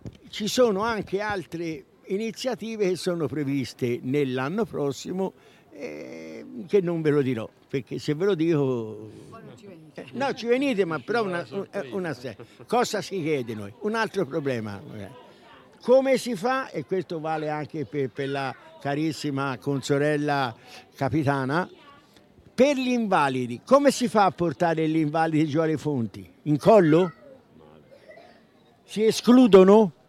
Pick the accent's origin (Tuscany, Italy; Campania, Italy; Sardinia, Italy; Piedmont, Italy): Tuscany, Italy; siccome sono nato in Pantaneto e sono cresciuto nelle valli di Follonia durante la guerra